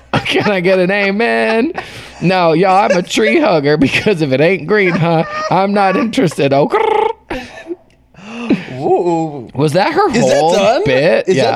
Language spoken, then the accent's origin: English; Dallas, Texas, United States; As you can tell from my accent, I'm from Dallas, Texas.